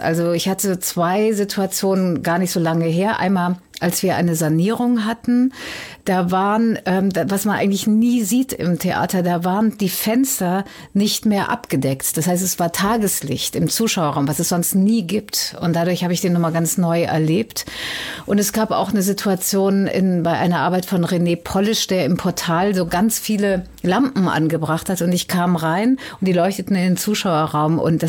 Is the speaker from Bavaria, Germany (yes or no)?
no; Cologne, North Rhine-Westphalia, Germany